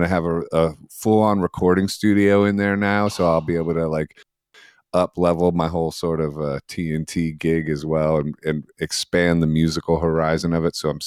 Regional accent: New York, United States; moved away as an adult; being a New Yorker who left and accidentally moved to the most conservative city in America, go figure

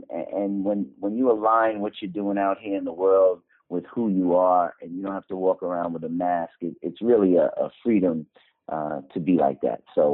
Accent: New York City, New York, United States; And we saw a lot of things, you know, that was really difficult growing up in New York City.

